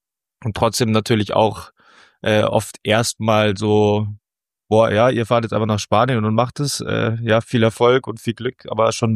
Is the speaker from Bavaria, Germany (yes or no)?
yes; Bavaria, Germany; ich bin so im Oberland in den Alpen aufgewachsen, also Alpenvorland